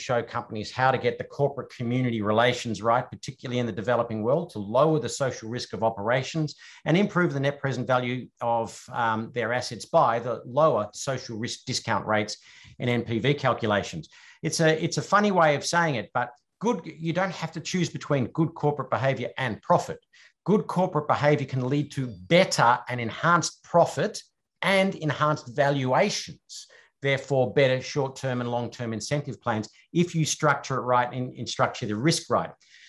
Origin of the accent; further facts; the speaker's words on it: Australia; I'm an Australian, but I'm a dual national with the UK